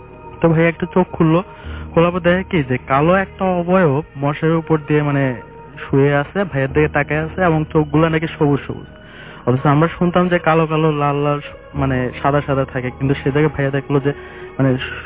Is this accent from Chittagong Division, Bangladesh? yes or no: yes; Chittagong, Chittagong Division, Bangladesh; আমি চট্টগ্রাম থেকে আসছি।